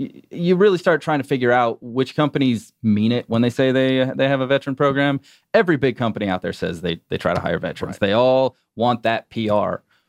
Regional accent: Florida, United States; So I'm from Florida. I want to stay in the south.

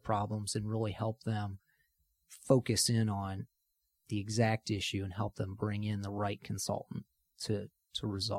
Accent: Napoleon, Ohio, United States; I'm from a small town near Toledo, Ohio, called Napoleon.

